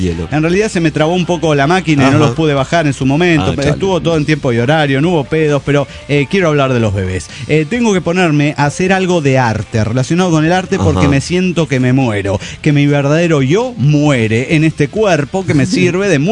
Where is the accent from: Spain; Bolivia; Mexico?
Bolivia; now in Switzerland; una boliviana perdida en Suiza.